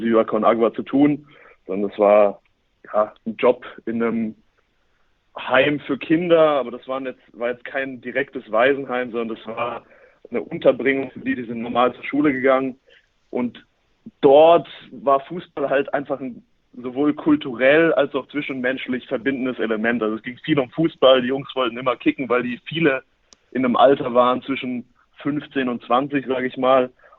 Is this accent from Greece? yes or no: no; Norderstedt, Schleswig-Holstein, Germany; Ich komme aber eigentlich aus dem Norden, nämlich aus Norderstedt, dem Norden von Hamburg sogar, nicht nur im Norden von Deutschland. Dort bin ich aufgewachsen und über viele Umwege dann beim SC Paderborn gelandet.